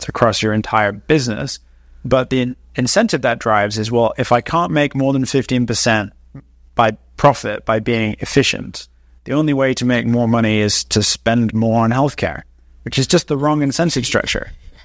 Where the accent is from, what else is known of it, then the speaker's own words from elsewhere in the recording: United Kingdom; now in United States; I'm British originally